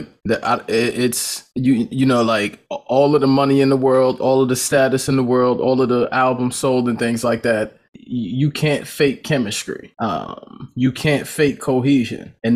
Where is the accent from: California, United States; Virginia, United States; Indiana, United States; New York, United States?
New York, United States; Mount Vernon; like I grew up in Mount Vernon.